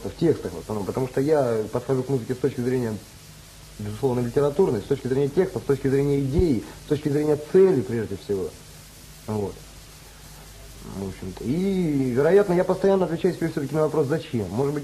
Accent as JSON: {"language": "Russian", "town": "Cherepovets", "region": "Vologda Oblast", "country": "Russia", "said": "Я сам из Череповца."}